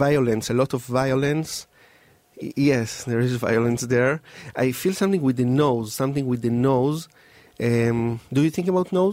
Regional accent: Israel; moved away; I came from Israel 10 years ago

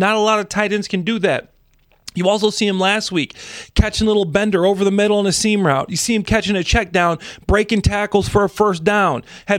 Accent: Dwight, Illinois, United States; I'm from Dwight, Illinois. I know. I'm from a small town.

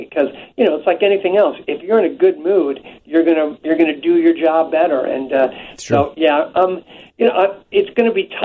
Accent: Chicago, Illinois, United States; It's always a thrill for me to be on the air in Chicago, my hometown.

